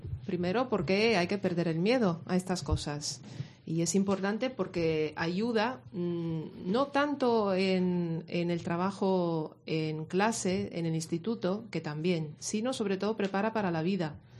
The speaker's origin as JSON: {"language": "Spanish", "town": "Rome", "region": "Lazio", "country": "Italy", "second_language": "Spanish", "said": "sabéis que yo vengo de Italia, de Roma, donde he trabajado muchos años en la enseñanza"}